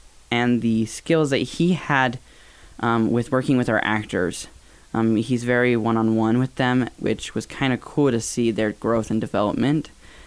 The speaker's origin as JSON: {"language": "English", "town": "Orem", "region": "Utah", "country": "United States", "said": "I'm from Orem."}